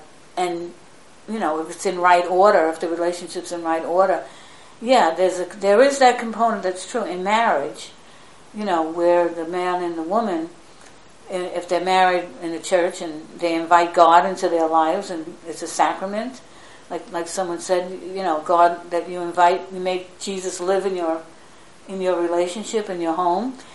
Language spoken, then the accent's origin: English; New York, United States; But it's hard for me because I'm Italian and I'm a New Yorker.